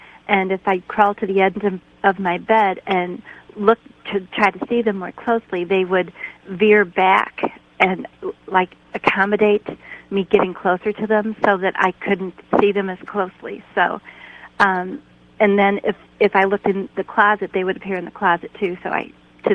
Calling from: St. Louis, Missouri, United States; Hi, from St. Louis.

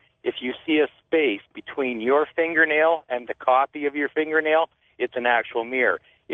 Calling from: Vancouver, British Columbia, Canada; Vancouver, British Columbia.

